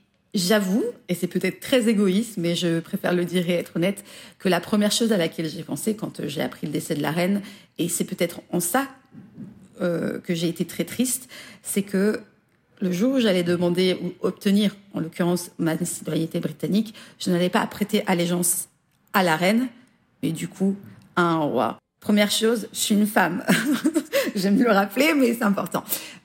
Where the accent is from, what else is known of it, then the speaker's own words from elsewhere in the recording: France; En tant que Français